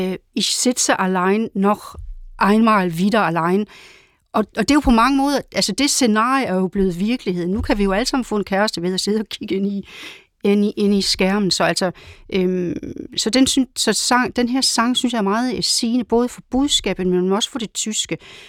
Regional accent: Langeland, Region of Southern Denmark, Denmark; also born or lived in Italy; Altså jeg er fra Langeland, det er det her lille samfund

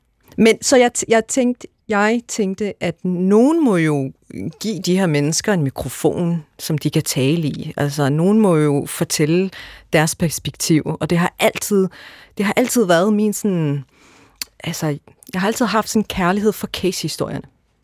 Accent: Odense, Region of Southern Denmark, Denmark; Jeg er født og opvokset i Vollsmose, og der var en lokalavis dengang.

